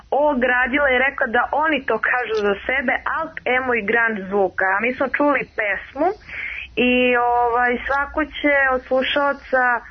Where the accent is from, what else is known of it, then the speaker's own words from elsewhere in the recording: Zaječar, Southern and Eastern Serbia, Serbia; ja sam iz Zaječara